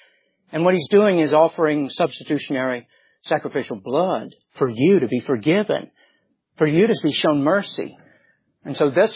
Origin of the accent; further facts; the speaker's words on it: Georgia, United States; You could tell I'm from Georgia. I'm talking about the SEC here.